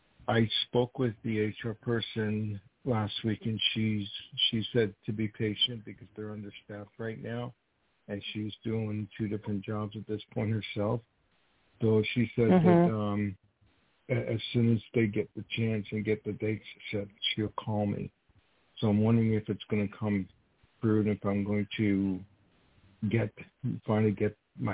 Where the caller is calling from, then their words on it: New York, United States; Well, this is … I'm calling from New York.